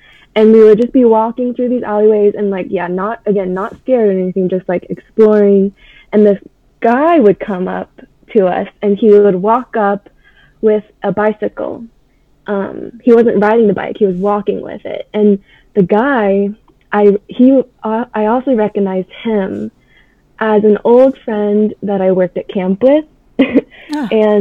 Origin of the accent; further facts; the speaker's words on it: Durham, North Carolina, United States; Yes, I'm from North Carolina, Durham.